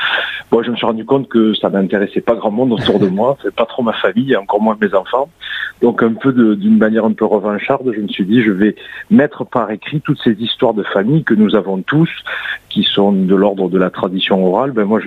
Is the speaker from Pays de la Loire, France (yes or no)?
no; Béziers, Occitanie, France; now in Montpellier, France; Oui, natif de Béziers, en 1983, je vis à Montpellier, j'ai de la famille à Narbonne, je suis un bon Occitan ancré dans le territoire local.